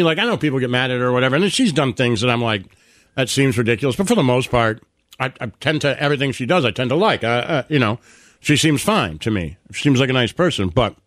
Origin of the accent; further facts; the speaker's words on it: Detroit, Michigan, United States; So, growing up in Detroit, Matt Stafford... Mm-hmm.